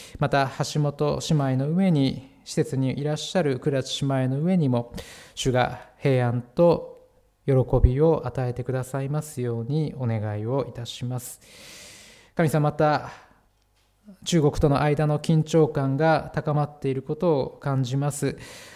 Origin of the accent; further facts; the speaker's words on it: Hidaka, Hokkaido, Japan; 私が生まれ育った日高のですね、風景が結構な頻度でこう出てくるんですね